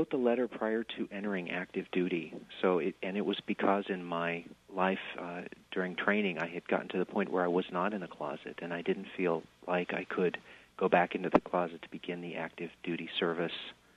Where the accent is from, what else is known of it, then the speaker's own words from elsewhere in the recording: San Francisco, California, United States; here in my hometown of San Francisco